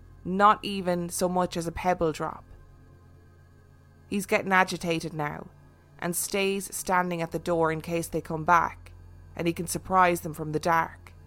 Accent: Dublin, Leinster, Ireland; We're from Dublin, but I know it was somewhere down the country.

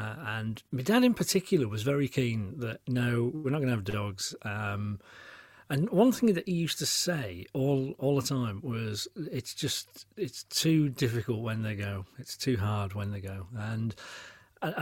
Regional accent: Yorkshire and the Humber, United Kingdom; now in Cotswolds, United Kingdom; So I'm famously a Yorkshireman, but I've lived... if I'm honest, I've probably lived outside of Yorkshire longer than I lived in.

